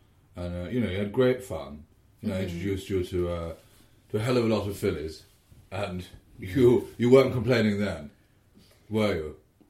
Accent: South East England, United Kingdom; I'm from Berkshire.

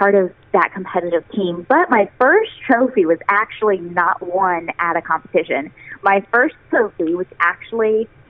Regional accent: Oklahoma, United States; I grew up in Oklahoma. My family, we really didn't know anything about the Olympics.

